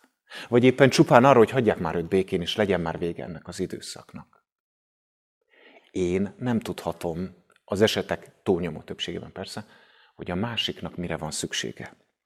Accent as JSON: {"language": "Hungarian", "town": "Szolnok", "region": "Jász-Nagykun-Szolnok", "country": "Hungary", "tie": "born or raised there", "said": "De én a Tisza mellett nőttem föl, és gimnazista voltam a pont 20 évvel ezelőtti nagy tiszai árvíznek az idején, 2000-ben."}